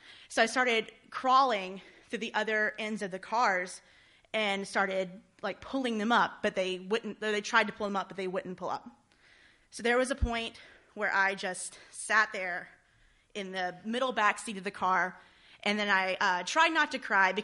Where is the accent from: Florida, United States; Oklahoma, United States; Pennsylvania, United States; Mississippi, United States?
Mississippi, United States; Well, I'm from Mississippi, and that's really all you can do there.